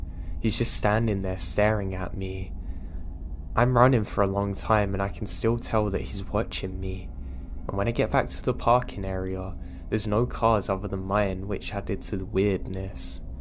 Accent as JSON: {"language": "English", "region": "Midwest", "country": "United States", "tie": "born or raised there", "said": "I grew up in the Midwest, US."}